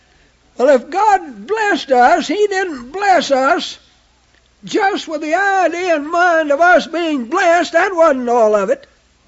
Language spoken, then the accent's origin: English; California, United States; And I was from California and used to paying everybody for everything they did in California.